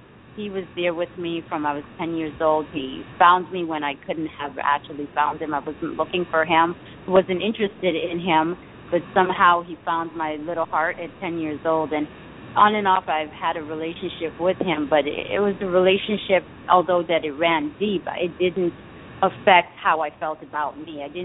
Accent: Connecticut, United States; also born or lived in New York, United States; that surrounded us in the Bronx, and he didn't want his daughters to be in that environment. So we moved from New York to Connecticut, and in Connecticut, while it was a very beautiful environment, great to raise a family, I met with trouble once I got to school.

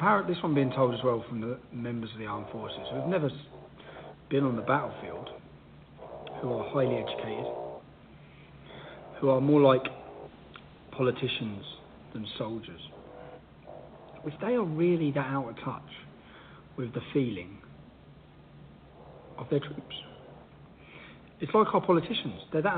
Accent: United Kingdom; I'm a British citizen and I think that we have to have a strong British armed forces with great morale.

